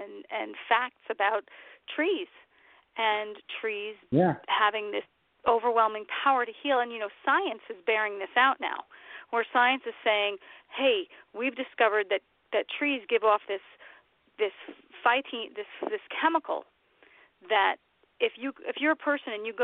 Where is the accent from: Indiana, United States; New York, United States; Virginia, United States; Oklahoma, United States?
New York, United States; New York City; And having grown up in New York City, I grew up in Queens, we had trees, but certainly not like where I live now in the northern Appalachian mountain range here in Pennsylvania